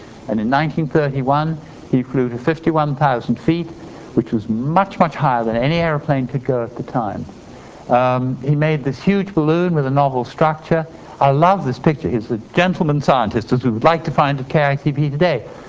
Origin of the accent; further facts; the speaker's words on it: England, United Kingdom; I was brought up in England.